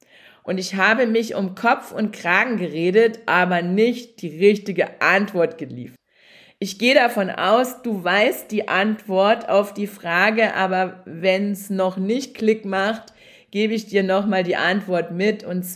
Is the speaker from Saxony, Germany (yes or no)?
yes; Saxony, Germany; ich bin ja ein Kind des Ostens und 1990 kam im Osten, also in Sachsen, damals habe ich gelebt und lebe ich jetzt wieder